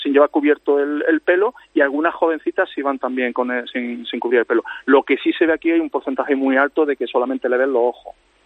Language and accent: Spanish; Antequera, Andalusia, Spain; No, yo soy de Antequera, de Málaga. Antequera de Málaga.